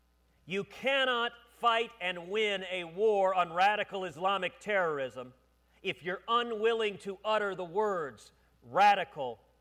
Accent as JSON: {"language": "English", "town": "Houston", "region": "Texas", "country": "United States", "tie": "born or raised there", "said": "one of the most graphic examples of the threat to religious liberty occurred in my hometown of Houston"}